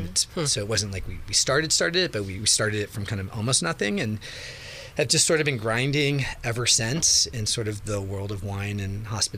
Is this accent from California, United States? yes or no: yes; Santa Rosa, California, United States; And I grew up in Santa Rosa with, you know, the ranch, as we call it, was always part of our family.